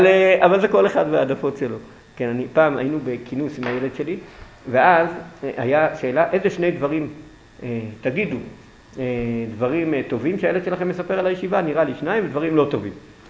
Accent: Jerusalem, Jerusalem District, Israel; לא גדלתי בזה, גדלתי בירושלים עיר הקודש

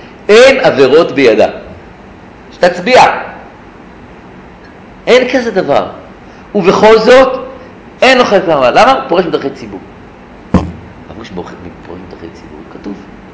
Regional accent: Sde Boker, Southern District, Israel; אני גדלתי בשדה בוקר.

